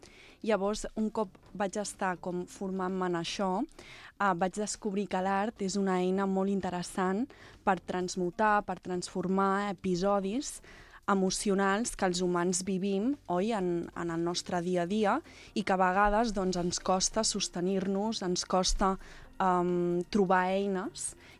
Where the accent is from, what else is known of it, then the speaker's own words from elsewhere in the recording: Sabadell, Catalonia, Spain; Sí, vinc de Sabadell.